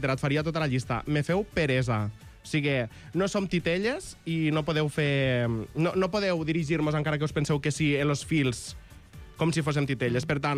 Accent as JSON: {"language": "Catalan", "town": "Jesús", "region": "Catalonia", "country": "Spain", "said": "jo sóc de Jesús, que és el millor poble del món"}